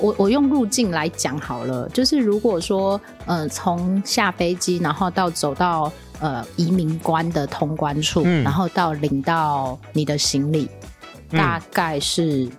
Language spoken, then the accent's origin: Chinese; Taiwan; 因为我台湾人好像都很习惯去比较最便宜的方法是什么